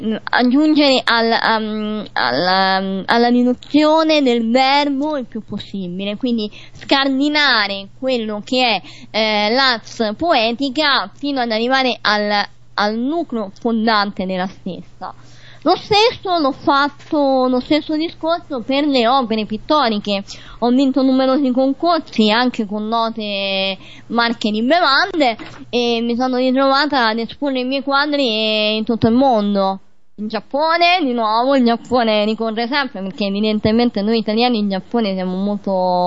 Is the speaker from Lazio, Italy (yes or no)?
yes; Rome, Lazio, Italy; born there; Allora, io sono nata a Roma da genitori romani e da nonni campani, quindi diciamo che il mio cuore partenopeo comunque è presente anche nelle mie poesie.